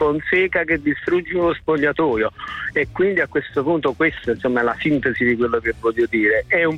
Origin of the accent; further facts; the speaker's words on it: Naples, Campania, Italy; ma da napoletano noi siamo anche pratici